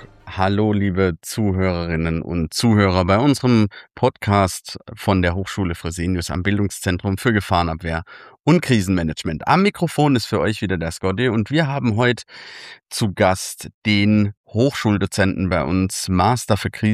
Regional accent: Baden-Württemberg, Germany; wenn ich jetzt mal in das Bundesland gedanklich kehre, wo ich herkomme, ist Baden-Württemberg

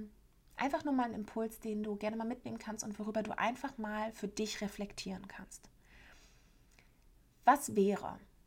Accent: Berlin, Germany; Bei uns in Berlin sind es ja die Schrippen.

